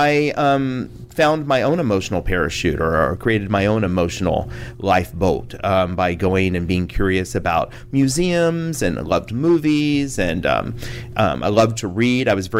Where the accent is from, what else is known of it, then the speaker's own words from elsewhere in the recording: Houston, Texas, United States; I am from Houston, Texas.